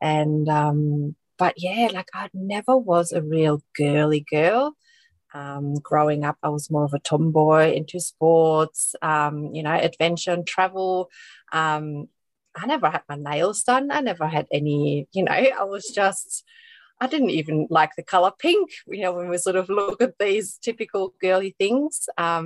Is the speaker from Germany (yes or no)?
yes; Germany; English is a second language; growing up in Germany, that whole holistic sort of more treatment approach wasn't really too foreign for me.